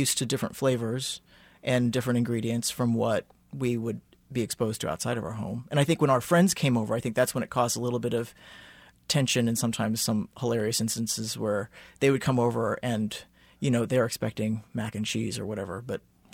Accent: Midwest, United States; a very simple and very normal Midwestern life, except for the fact that, you know, being Asian American, it was pretty rare where I grew up.

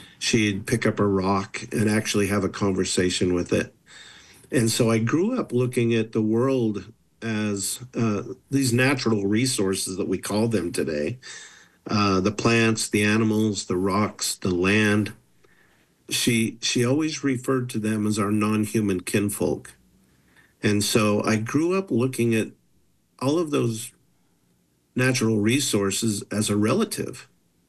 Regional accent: Utah, United States; So yeah, I'm the former chairman of the Shoshone Nation, but I grew up in Utah my whole life, and I attended the University of Utah and ended up graduating from Weber State.

